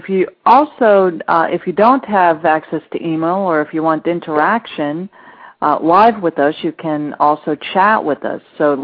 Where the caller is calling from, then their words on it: Miami, Florida, United States; I'm reaching you from Miami, Florida, the Magic City.